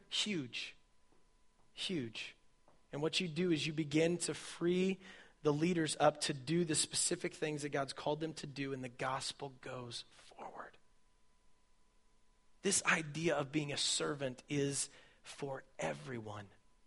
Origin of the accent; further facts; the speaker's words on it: Wichita, Kansas, United States; Sorry, I was born and raised in West Wichita. This living on the east side of thing, it's trippy.